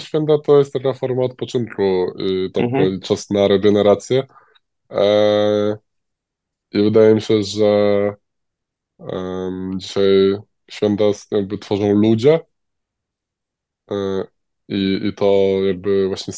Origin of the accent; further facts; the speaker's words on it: Subcarpathian Voivodeship, Poland; ja jak byłem mały, to też u mnie na Podkarpaciu w Wigilię chodziło się po domach